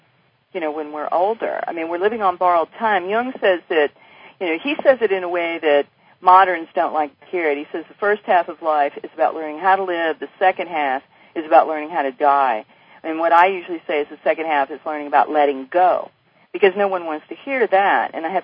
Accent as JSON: {"language": "English", "town": "New Orleans", "region": "Louisiana", "country": "United States", "said": "I'm from the Gulf South. I am from New Orleans, folks."}